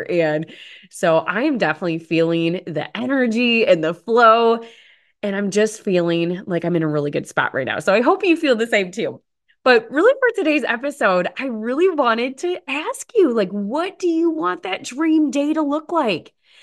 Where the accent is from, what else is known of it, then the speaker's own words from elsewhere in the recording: Potosi, Wisconsin, United States; it was for my hometown, their middle school, Potosi, Wisconsin.